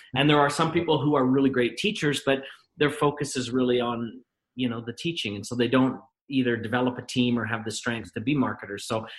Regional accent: Canada; we're both Canadian.

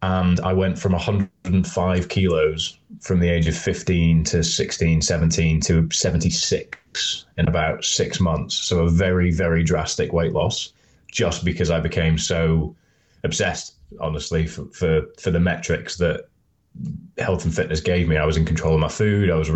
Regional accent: Scotland, United Kingdom; but I grew up in Scotland

